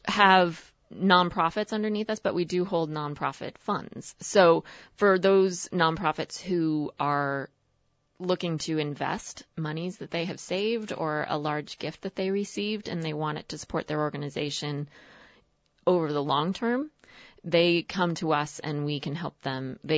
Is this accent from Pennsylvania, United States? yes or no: no; Kodiak, Alaska, United States; Sorry, I'm from Kodiak.